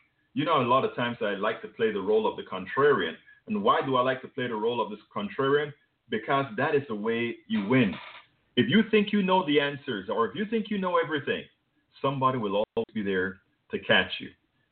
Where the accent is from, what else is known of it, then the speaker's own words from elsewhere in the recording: Panama; I'm from Central America, Panama. And it turns out that in Panama, where I lived, there were two kinds of folks.